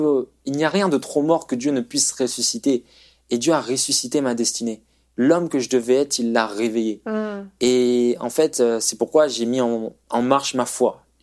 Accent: Nantes, Pays de la Loire, France; Donc, moi, je viens de Nantes

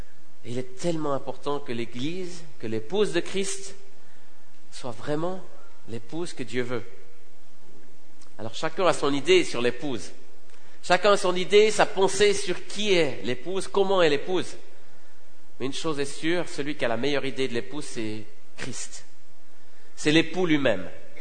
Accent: Romandy, Switzerland; je viens de la Suisse, mais de la Suisse francophone, on parle français

